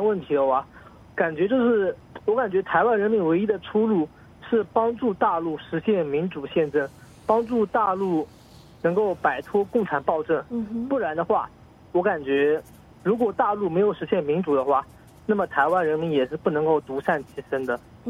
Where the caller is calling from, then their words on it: Guangzhou, Guangdong, China; 我是广州的一个大学生啊。